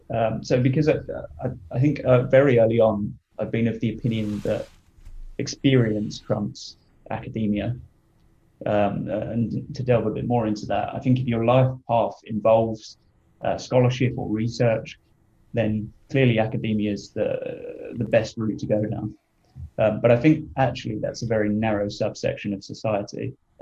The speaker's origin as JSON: {"language": "English", "town": "Portsmouth", "region": "South East England", "country": "United Kingdom", "tie": "born or raised there", "also_born_or_lived": "Barking / Grays / Canvey Island", "said": "So I grew up initially in Hampshire, Portsmouth. Mm. And then I moved to Barking. After Barking, I moved to Grays and then Canby Island."}